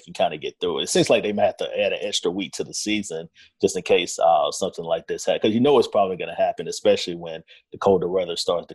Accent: North Carolina, United States; I grew up in North Carolina again, so I like the Hornets

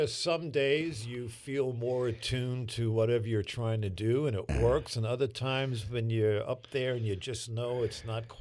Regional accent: Brooklyn, New York, United States; I grew up in Brooklyn.

